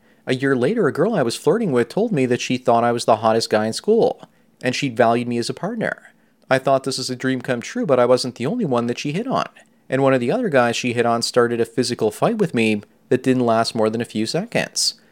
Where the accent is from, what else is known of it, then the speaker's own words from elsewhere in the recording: Australia; I'm a male model, but other than that, I don't have much going for me at the moment, and I'm from Australia.